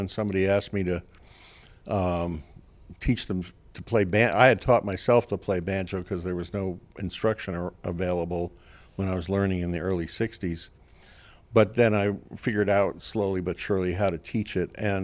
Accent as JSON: {"language": "English", "town": "New York City", "region": "New York", "country": "United States", "said": "I'm from New York City originally, and the South is just a real interesting place"}